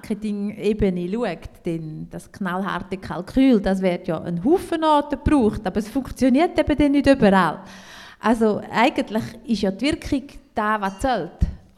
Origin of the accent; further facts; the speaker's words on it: Appenzell, Appenzell Innerrhoden, Switzerland; accent: Appenzell dialect; first language Appenzell dialect; dass ich sehr bewusst zu Appenzell stand. Mein Dialekt ja, ist meine Muttersprache.